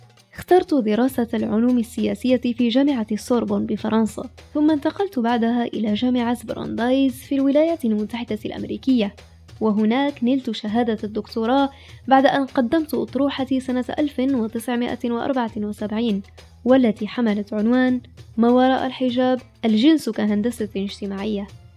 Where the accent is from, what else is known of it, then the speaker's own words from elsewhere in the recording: Fez, Fez-Meknes, Morocco; عشت طفولتي في مدينة فاس في شارع يوجد قبالة جامع القرويين